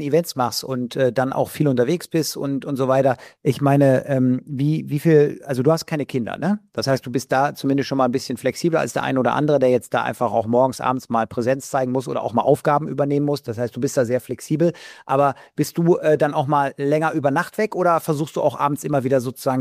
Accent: Leverkusen, North Rhine-Westphalia, Germany; und ich komme ja aus Leverkusen, dann mit dem Auto die paar Kilometer nach Köln

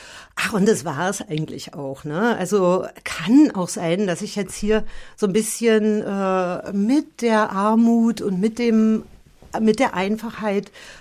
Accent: Germany; Ich bin ja in der DDR aufgewachsen

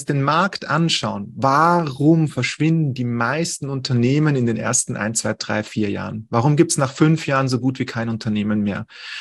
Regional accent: Austria; bei uns in Österreich dauert die Schule, wenn du eine höhere bildende Schule machst und nicht so die allgemeine Schule machst, dauert die bei uns bis 19

